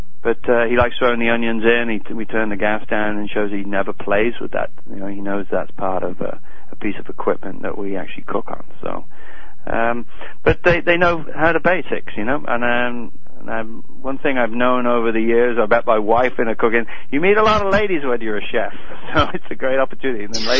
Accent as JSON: {"language": "English", "region": "England", "country": "United Kingdom", "said": "as an Englishman was a highlight."}